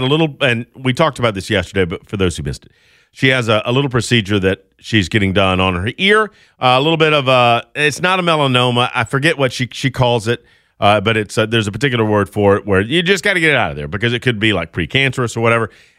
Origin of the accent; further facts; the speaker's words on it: Augusta, Georgia, United States; moved away as an adult; now in Alabama, United States; I grew up in Augusta, Georgia, just outside, and I went to school at West Georgia, but I lived in Athens for a couple of years too.